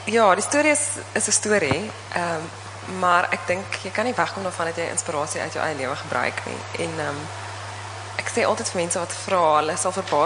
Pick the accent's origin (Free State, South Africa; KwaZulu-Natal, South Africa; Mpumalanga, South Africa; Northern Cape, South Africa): KwaZulu-Natal, South Africa; Vir my, ek het self in Zululand groot geword, of ek toch gebore, en ook elke vakantie daar spandeer